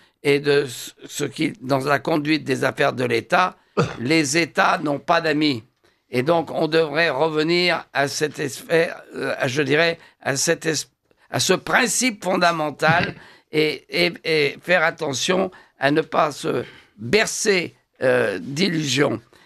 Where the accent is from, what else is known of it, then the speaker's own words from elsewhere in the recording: France; parler du couple franco-allemand chez nous, en France, c'est une illusion.